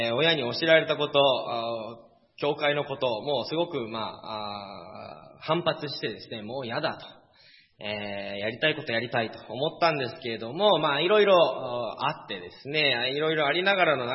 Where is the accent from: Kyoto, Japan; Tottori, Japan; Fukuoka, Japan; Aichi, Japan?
Kyoto, Japan; Tanba; 日本生まれ育ちです。京都ですって言って、京都？とか言われるんですけど、まあ、丹波の黒豆の有名なんですね、丹波から、丹波生まれ育ちだったんですけれども